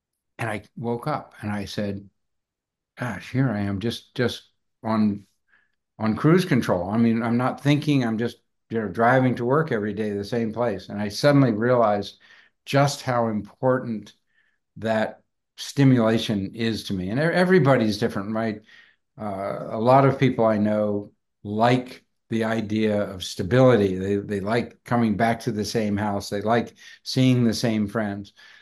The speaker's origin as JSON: {"language": "English", "country": "United States", "said": "Hey, I'm an American, but I'm not George Bush."}